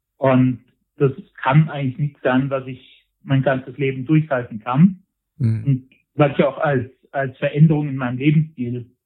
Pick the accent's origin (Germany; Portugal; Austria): Austria; Tyrol; wie es bei uns in Tirol oft der Fall ist